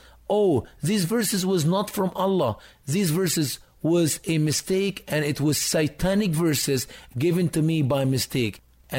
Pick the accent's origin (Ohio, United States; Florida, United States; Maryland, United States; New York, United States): Florida, United States; I am traveling all the way from my home state, Florida, in your state